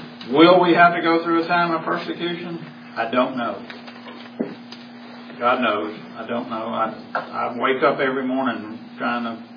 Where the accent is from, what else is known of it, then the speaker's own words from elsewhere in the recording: North Carolina, United States; Oh, you were from Philadelphia. I was from North Carolina.